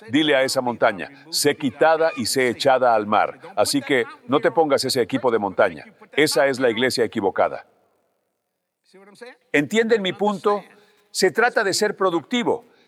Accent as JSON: {"language": "Spanish", "town": "New Orleans", "region": "Louisiana", "country": "United States", "tie": "born or raised there", "also_born_or_lived": "Houma", "said": "La única razón por la que viví en Houma, porque soy un chico de Nueva Orleans, me crié aquí en la orilla oeste de Nueva Orleans."}